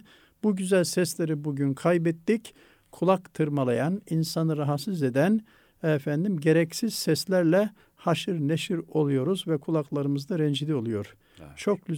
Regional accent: Istanbul, Turkey; Hakikaten o eski İstanbul'da kış kıyamet demezler. Ben çocukluğumda yetiştim.

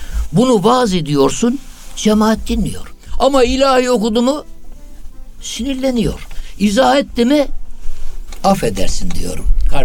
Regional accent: Çarşamba, Samsun, Turkey; born there; Ben 1950 doğumluyum. Samsun Çarşamba doğumluyum.

